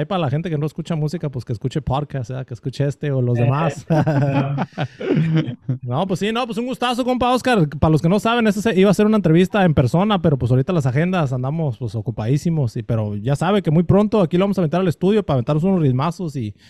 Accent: Los Angeles, California, United States; Porque mira, pues yo soy aquí de Los Ángeles, ¿sabes?

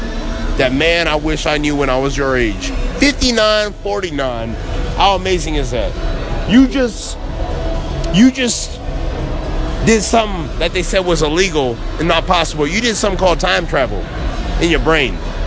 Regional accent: Irvine, California, United States; No, but like, I'm from Irvine.

